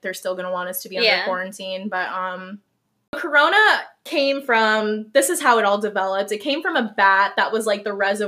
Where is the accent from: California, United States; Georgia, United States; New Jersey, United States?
New Jersey, United States; like my hometown in New Jersey is becoming under lockdown. Mm-hmm. Like it's not so serious here in Florida yet.